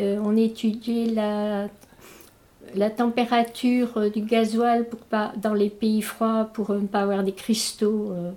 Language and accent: French; Belgium; now in France; Au départ, je suis belge, donc je viens de Belgique. Je suis laborantine, donc en Belgique, j'ai travaillé dans un laboratoire Esso Chemical. Et puis, je suis arrivée en France